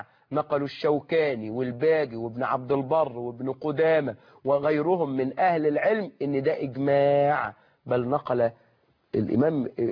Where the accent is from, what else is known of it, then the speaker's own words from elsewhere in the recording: Egypt; إحنا كمصريين